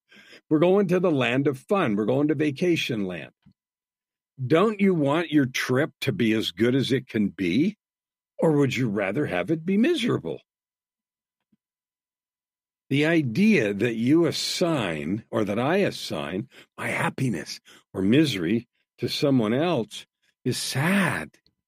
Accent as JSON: {"language": "English", "country": "Canada", "said": "As a Canadian, watch the political stuff unfold in the U.S., I'm just horrified."}